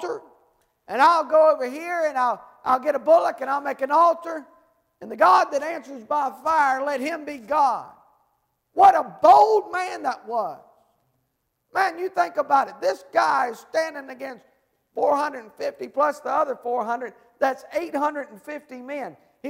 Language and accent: English; North Carolina, United States; I'm from Eastern North Carolina. I've gone down to many a brook.